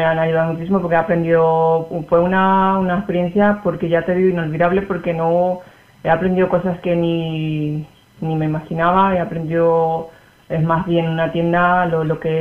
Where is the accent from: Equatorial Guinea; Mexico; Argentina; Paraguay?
Paraguay; moved away as an adult; now in Spain; tengo 31 años, soy de Paraguay y llevo ya 7 años aquí.